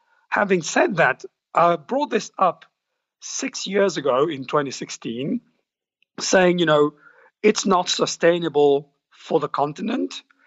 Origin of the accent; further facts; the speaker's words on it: Mauritius; I'm going to give you my hometown, for example, Mauritius.